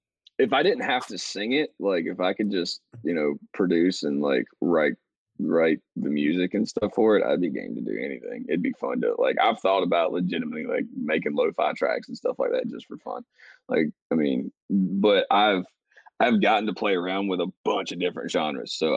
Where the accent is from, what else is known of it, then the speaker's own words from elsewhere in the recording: South Carolina, United States; So I grew up in South Carolina at the foothills of the Blue Ridge Mountains.